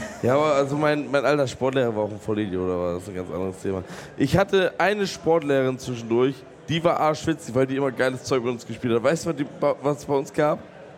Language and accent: German; Lübeck, Schleswig-Holstein, Germany; das ist so ein großes Ding bei uns in Lübeck